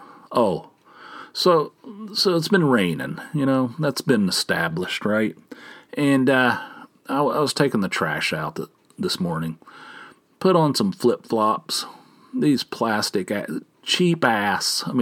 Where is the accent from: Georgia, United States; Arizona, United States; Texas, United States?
Georgia, United States; Atlanta; I said, well, I'm from Atlanta. It rains all, you know. I'm very familiar with rain.